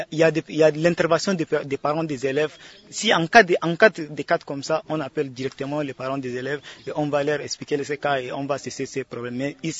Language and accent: French; Central African Republic; nous sommes tous ensemble, nous sommes des Centrafricains, nous sommes ensemble avec eux.